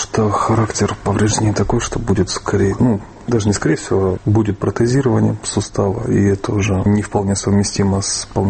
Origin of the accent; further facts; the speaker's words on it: Kharkiv, Kharkiv Oblast, Ukraine; Все мое вот время, которое я помню, оно прошло в Украине. Я ментально себя связываю, то есть могу как-то себя ассоциировать с городом, который был в Украине, Харьков